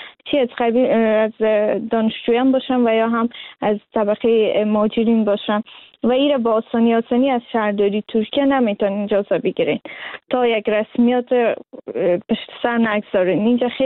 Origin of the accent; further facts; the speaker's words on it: Afghanistan; از لحاظ فرهنگی که در افغانستان ما بزرگ شدیم،